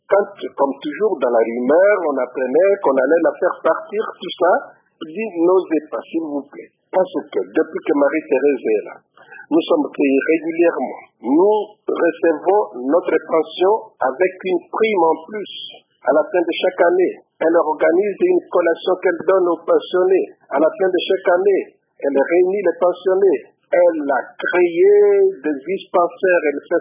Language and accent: French; Nord-Ubangi, DR Congo; je suis un Congolais et natif de la province de l'Équateur et particulièrement dans le nord Ubangi.